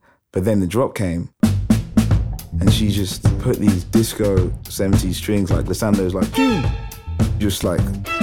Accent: England, United Kingdom; I'm like, I'm English, but I'm not white, you know. But then when I would be in England, it would be like, well, you're black, you know.

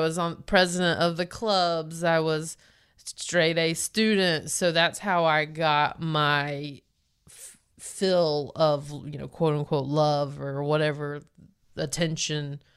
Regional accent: Belmont, United States; to give credit to my hometown of Belmont, they have been nothing but lovely and accepting of me from day one. So I got very lucky in that I grew up in a town like I did.

